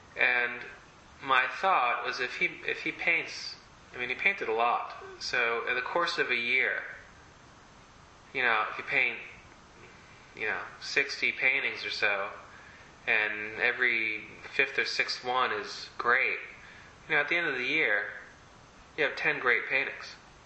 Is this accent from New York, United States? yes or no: yes; New York, United States; I mean, I grew up in Long Island, I didn't know what being an artist was really about.